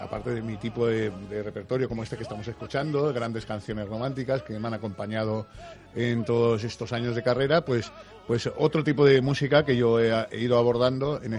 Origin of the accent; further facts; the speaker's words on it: Alcoy, Valencian Community, Spain; Yo nací en Alcoy, como he sabido, y provincia de Alicante, y bueno, comunidad valenciana, me siento valenciano, español.